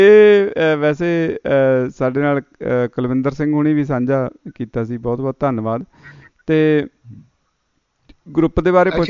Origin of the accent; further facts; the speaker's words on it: Bainsa, Punjab, India; ਮੇਰਾ ਪਿੰਡ ਵੀ ਬੈਂਸਾ ਹੈ ਜੀ ਹਾਂਜੀ ਬੈਂਸਾ ਵੀ ਬੰਗਿਆਂ ਰੋਡ 'ਤੇ ਆ ਅਤੇ ਲਾਗੇ ਹੀ ਆ